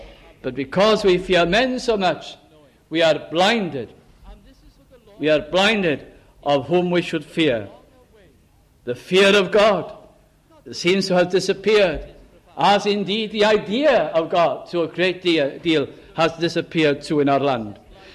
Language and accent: English; Caernarfon, Wales, United Kingdom; I can remember a minister in my hometown in Carnarvon, North Wales